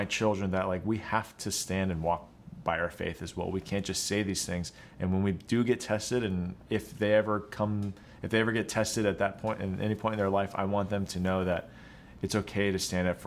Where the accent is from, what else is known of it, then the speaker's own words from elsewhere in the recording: San Diego, California, United States; I grew up in San Diego, California.